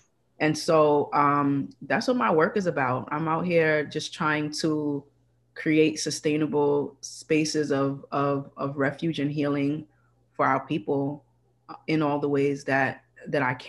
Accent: Brooklyn, New York, United States; I am born and raised in Brooklyn all day. And my family is Trini. So I come with that Caribbean flavor.

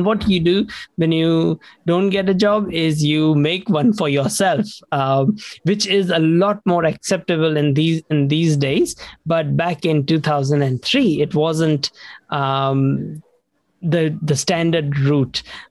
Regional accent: India; moved away as an adult; now in New Zealand; So I grew up in India. First 21 years of my life, I lived in India. And then I moved to New Zealand about 19 years ago.

